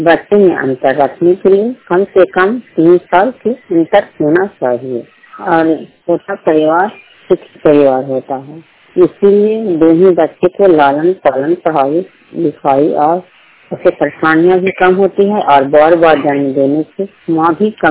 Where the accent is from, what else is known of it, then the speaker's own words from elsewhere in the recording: Banampur, Bihar, India; ग्राम बनानपुर post Madhopur थाना चंडी जिला नालंदा के निवासी हूँ।